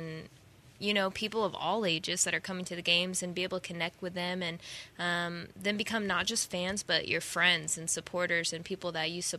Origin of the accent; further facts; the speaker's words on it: Texas, United States; that's what's crazy is I'm born and raised in Texas, so I'm used to the heat.